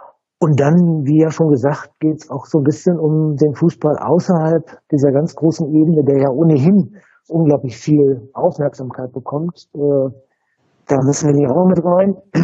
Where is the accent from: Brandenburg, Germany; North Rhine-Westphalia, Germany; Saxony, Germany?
North Rhine-Westphalia, Germany; Dortmund; ich bin in Dortmund groß geworden